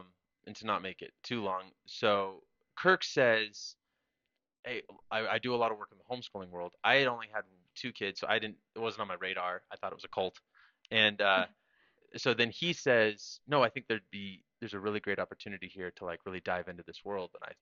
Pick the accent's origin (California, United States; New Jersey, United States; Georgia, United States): California, United States; Hydesville; You know, as a kid, I grew up in the Redwoods in the top of California. So it was a town called Hydesville, it was like 630 people.